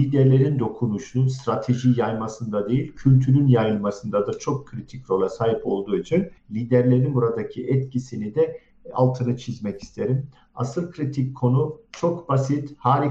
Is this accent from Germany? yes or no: yes; Germany; Dediğiniz gibi Almanya'da doğup büyüdüm.